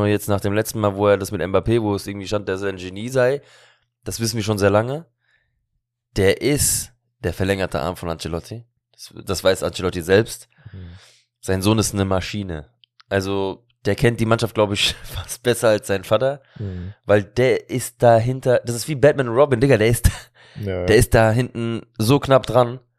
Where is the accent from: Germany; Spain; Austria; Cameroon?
Spain; wo wir einfach als Spanier kaum Land gesehen haben.